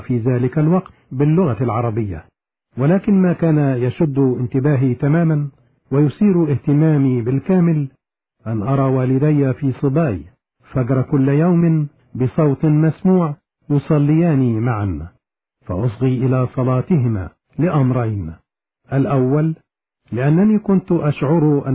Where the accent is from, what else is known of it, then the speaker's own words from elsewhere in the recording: Sohag Governorate, Egypt; كنت أذهب مع والدي إلى الكنيسة بالقرية التي نشأت فيها بمحافظة سوهاج بمصر.